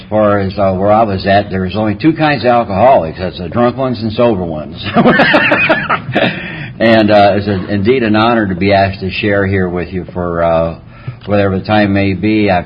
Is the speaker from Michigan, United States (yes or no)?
yes; Detroit, Michigan, United States; You know, my family, I'm from Detroit, Michigan.